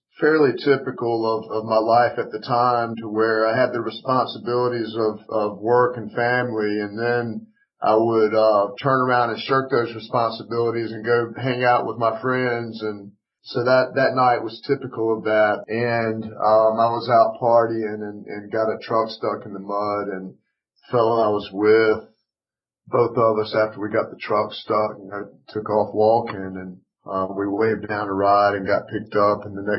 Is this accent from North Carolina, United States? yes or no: yes; Raleigh, North Carolina, United States; also born or lived in Maryland; Both my wife and I grew up in Raleigh, and we lived in Maryland for 4 years